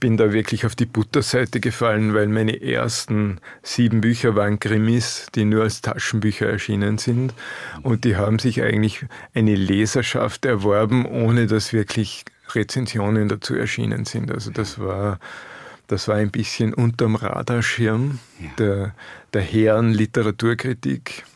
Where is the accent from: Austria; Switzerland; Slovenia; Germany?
Austria; moved away as an adult; now in Vienna, Austria; Ich bin ja kein Wiener. Ich bin erst mit 30 Jahren nach Wien gezogen. Eigentlich stamme ich aus den Bergen.